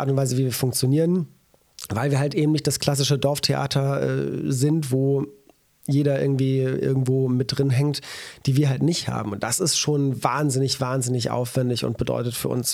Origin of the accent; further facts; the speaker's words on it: Walhorn, Wallonia, Belgium; Ich weiß, in meinem Heimatdorf in Wallhorn, die haben halt nicht nur 10, 12 Spielerinnen